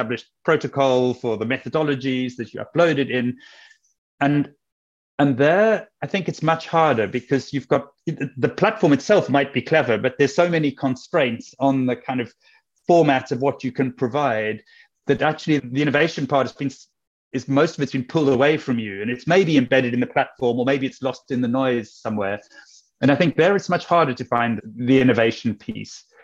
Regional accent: South Africa; I'm from South Africa. It's where I grew up.

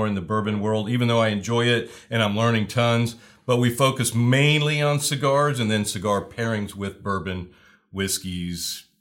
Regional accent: Texas, United States; I'm a Texan, and I love cigars.

